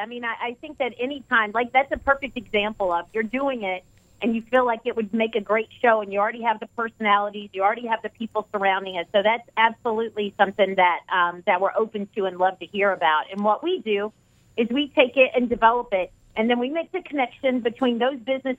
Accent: Florida, United States; because we're from Florida, I mean, we go all over, but we love to really highlight our Florida talent as well.

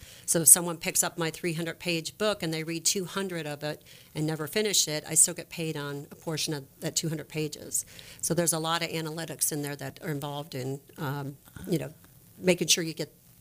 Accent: Chicago, Illinois, United States; born there; I wasn't born in Texas. I was born in Chicago, but I lived there for 30 years.

